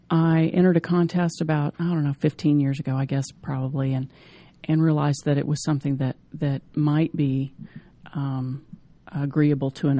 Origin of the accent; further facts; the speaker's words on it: Atlanta, Georgia, United States; Well, growing up in Atlanta, Mom and Dad always had music playing.